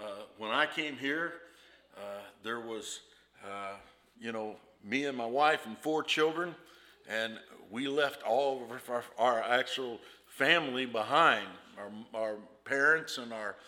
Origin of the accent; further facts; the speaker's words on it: West Virginia, United States; But I'm from West Virginia originally, so beans and taters to me are pinto beans and fried potatoes.